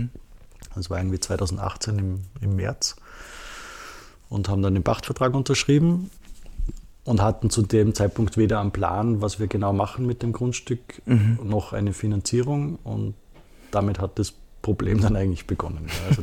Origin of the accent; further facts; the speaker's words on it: Salzburg, Austria; Dann hatte natürlich schon Kontakte auch als Salzburger